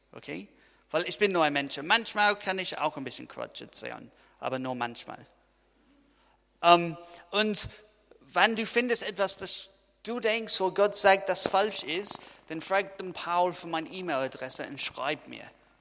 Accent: Scotland, United Kingdom; German is a second language; ich komme aus Schottland. Und ich habe manchmal ein richtiges Problem mit der deutschen Sprache

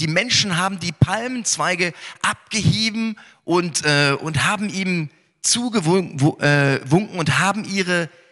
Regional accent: Berlin, Germany; in der Gemeinde in Ost-Berlin, wo ich groß geworden bin kurz nach meiner Einsegnung

